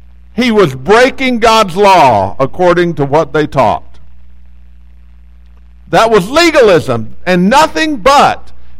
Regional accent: Odessa, Texas, United States; I grew up in Odessa, Texas, and we had four high schools in Odessa, Texas.

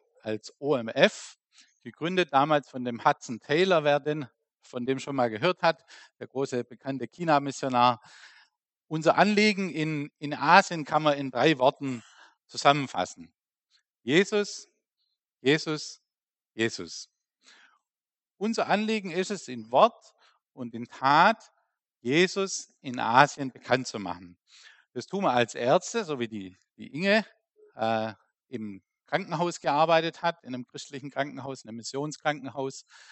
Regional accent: Baden-Württemberg, Germany; Ich komme aus der Nähe von Reutlingen an der Schwäbischen Alb und bin mit meiner Familie seit August im Heimataufenthalt.

